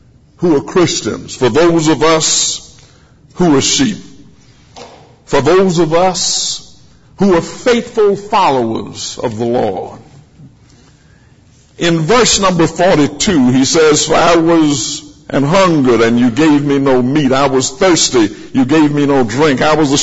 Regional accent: Marigold, Mississippi, United States; Back when I was a boy growing up in Marigold, Mississippi, Brother Andrew, one of the expressions that was used to get little children who were misbehaving to behave was

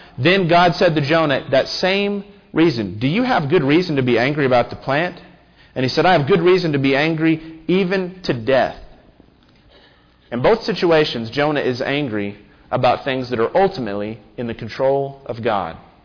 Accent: Memphis, Tennessee, United States; I can remember growing up in Memphis. Memphis is a city that is filled with a lot of racial tension.

